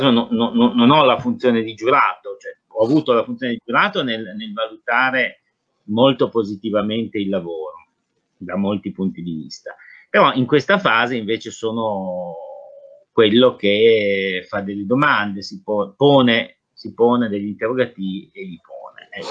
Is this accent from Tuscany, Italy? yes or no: yes; Tuscany, Italy; now in Turin, Italy; Io sono toscano di origine, insomma dei posti sarzanesi, lunigianesi e spezzini